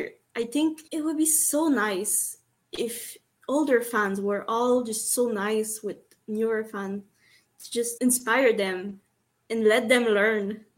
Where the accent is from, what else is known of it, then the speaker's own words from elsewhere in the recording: Canada; I'm Canadian.